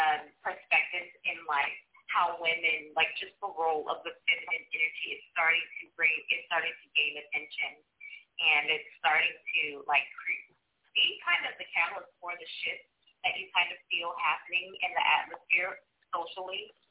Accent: Compton, California, United States; born there

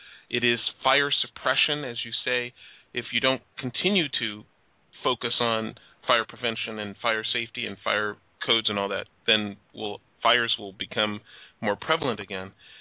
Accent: Chicago, Illinois, United States; I'm from Chicago, and one of the worst kinds of events I can imagine is a fire in the middle of the winter

